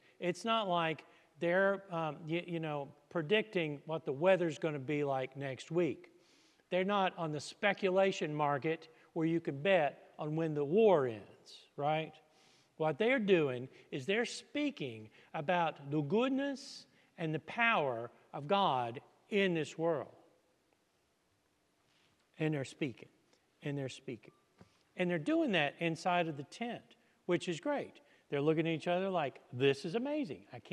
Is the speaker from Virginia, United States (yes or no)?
yes; Virginia, United States; Virginia. There were at least three accents in my hometown, and one of them was the preferred, kind of like RP in English.